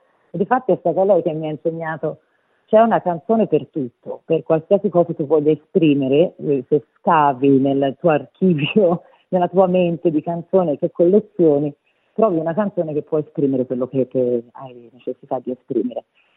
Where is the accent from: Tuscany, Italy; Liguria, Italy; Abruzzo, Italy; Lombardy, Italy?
Tuscany, Italy; Florence; also born or lived in Apulia; Io sono nata nel Sud Italia, sono nata in Puglia da mamma pugliese e papà calabrese, però sono cresciuta a Firenze, credo che si senta.